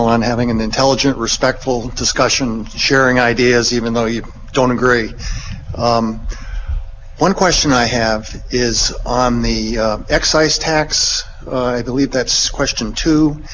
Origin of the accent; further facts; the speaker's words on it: Bucksport, Maine, United States; from Bucksport.